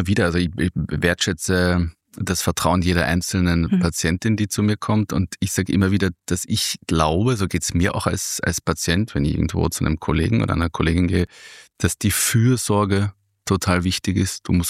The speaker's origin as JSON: {"language": "German", "region": "Carinthia", "country": "Austria", "tie": "born or raised there", "said": "meine Mutter ist sozusagen mit uns Kindern nach Kärnten gezogen zu ihrer Mutter und so bin ich in Kärnten aufgewachsen und bin dann aber, in Kärnten gibt es kein Medizinstudium, also dann nach Wien geflüchtet"}